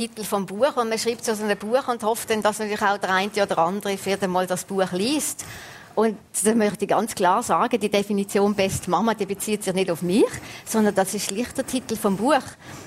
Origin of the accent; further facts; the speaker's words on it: Basel, Basel-Stadt, Switzerland; als Baslerin